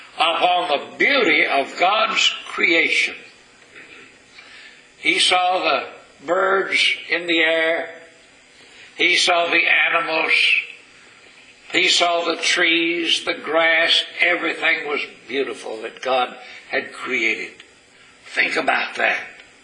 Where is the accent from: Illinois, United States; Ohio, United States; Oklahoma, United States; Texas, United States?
Texas, United States; But I can remember back when I was a boy growing up in East Texas.